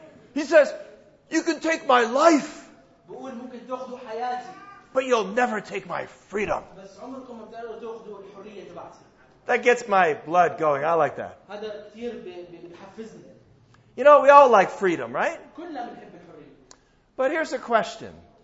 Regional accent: United States; You know, I'm an American. You probably noticed that. And in America, we really love our freedom, you know?

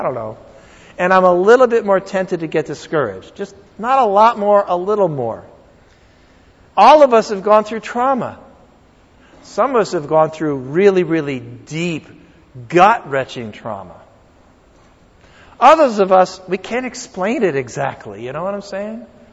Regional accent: New England, United States; now in California, United States; And living here in California, I know I grew up in New England. I like trees.

